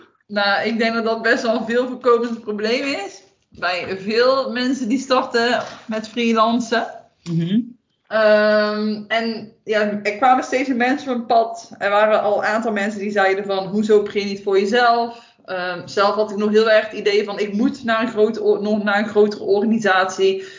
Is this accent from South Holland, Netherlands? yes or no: yes; Gouda, South Holland, Netherlands; born there; now in Waalwijk, Netherlands; Zelf ben ik 27 jaar. Ik ben geboren in Gouda en momenteel woonachtig in Waalwijk. Dus ja, je kan wel zeggen dat ik een echte import Brabo ben. Maar ik denk dat voortaan ook wel te horen is aan mijn accent.